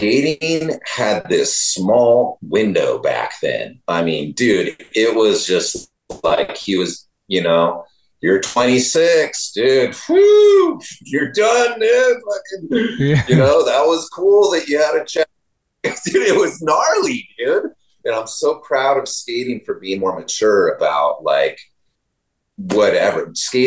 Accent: California, United States; And I was just from NorCal.

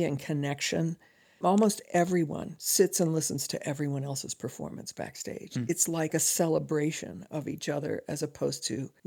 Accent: Charleston, West Virginia, United States; Well, Mountain Stage, it's originated in my hometown. Charleston's where I grew up.

